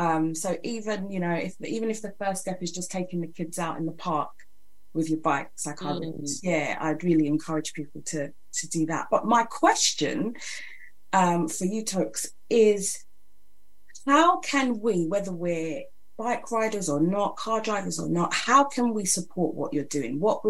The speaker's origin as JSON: {"language": "English", "region": "South East England", "country": "United Kingdom", "tie": "born or raised there", "lives_now": "London, United Kingdom", "said": "I grew up in Kent, so I had space and fields and freedoms, all that kind of stuff. And then coming to London"}